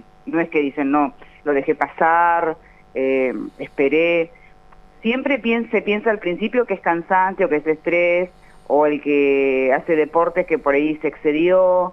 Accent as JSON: {"language": "Spanish", "town": "Comodoro Rivadavia", "region": "Chubut", "country": "Argentina", "said": "De hecho, nosotros somos de Chubut, de Comodoro Rivadavia, y acá no hay un especialista que sea de esto."}